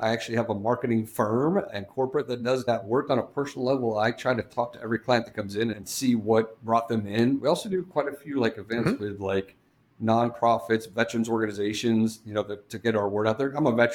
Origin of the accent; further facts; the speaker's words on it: San Antonio, Texas, United States; I'm from San Antonio, so they live in El Paso.